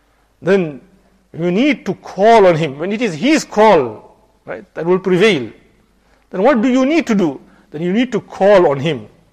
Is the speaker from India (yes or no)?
yes; India; moved away as an adult; I remember when I came from India about 31 years ago.